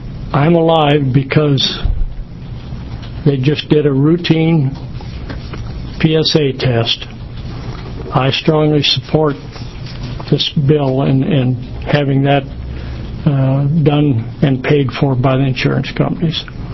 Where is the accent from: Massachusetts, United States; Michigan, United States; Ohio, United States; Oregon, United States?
Oregon, United States; Pendleton; I'm from Pendleton, Oregon.